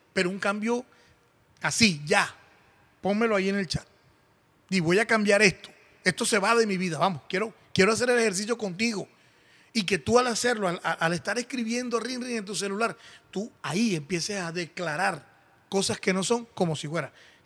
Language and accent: Spanish; Colombia; en mi país, Colombia, todo está podrido